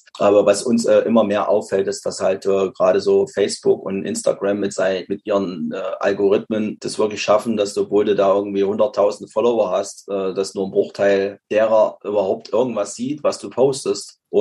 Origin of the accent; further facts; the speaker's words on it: Weimar, Thuringia, Germany; wir sind halt aus der Nähe aus Weimar